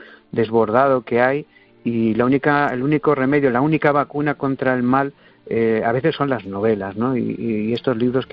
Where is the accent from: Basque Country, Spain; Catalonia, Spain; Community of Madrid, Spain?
Community of Madrid, Spain; Madrid; Como madrileño me sentía muy cercano a ella y siempre que la oía me daba cuenta que vivía en esos barrios tan grises